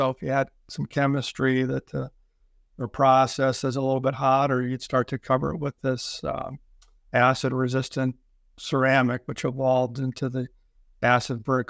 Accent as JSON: {"language": "English", "region": "Ohio", "country": "United States", "tie": "born or raised there", "said": "No, I grew up here in Northeast Ohio, but went to UC."}